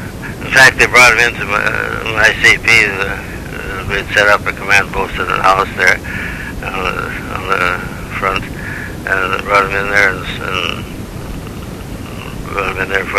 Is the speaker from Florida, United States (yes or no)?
no; Minnesota, United States; I told him I was from Minnesota